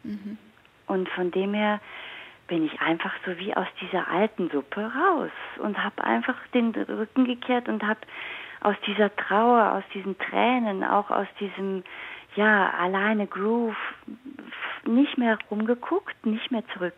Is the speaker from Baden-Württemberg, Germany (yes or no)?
no; Bonn, North Rhine-Westphalia, Germany; now in Zurich, Switzerland; ich kenne ihn aus Bonn, da wo ich aufgewachsen bin. Und er wohnt auch noch dort und ich bin in Zürich.